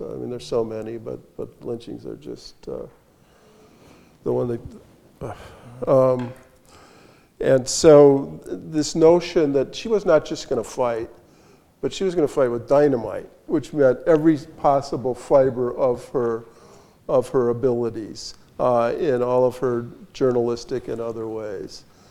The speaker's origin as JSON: {"language": "English", "town": "Madison", "region": "Wisconsin", "country": "United States", "tie": "born or raised there", "said": "I grew up in Madison, Wisconsin, the home of the progressive movement."}